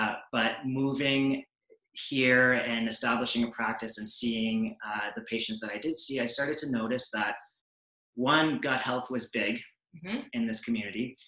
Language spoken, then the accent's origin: English; Toronto, Ontario, Canada; So I grew up in Toronto, and I just thought, I can't sit in traffic for half an hour just to get groceries anymore.